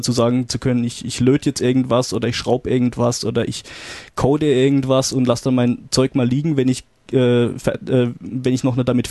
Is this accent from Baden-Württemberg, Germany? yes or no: yes; Karlsruhe, Baden-Württemberg, Germany; ich komme ja ursprünglich aus Karlsruhe